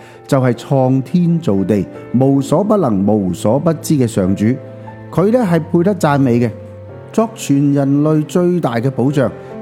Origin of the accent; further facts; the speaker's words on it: China; 就好像我们中国人有一句说话这样形容